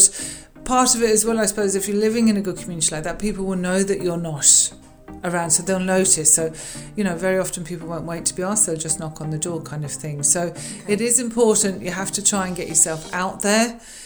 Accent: London, United Kingdom; now in West Cork, Ireland; I'm from West Cork, originally from London but living there now and delighted to be there.

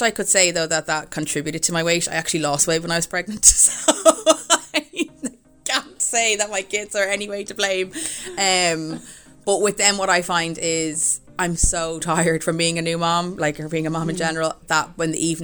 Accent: Dublin, Leinster, Ireland; now in Kildare, Ireland; I am from Dublin, but I live in Kildare.

